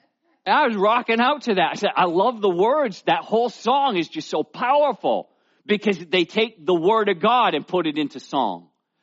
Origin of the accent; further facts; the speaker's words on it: United States; Yeah, I'm a Christian. Yeah, I grew up in America. I'm a Christian.